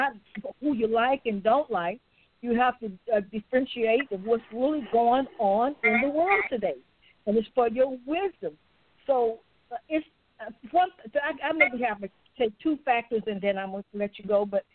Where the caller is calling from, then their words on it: Lexington, Louisiana, United States; I'm calling from Lexington, Louisiana.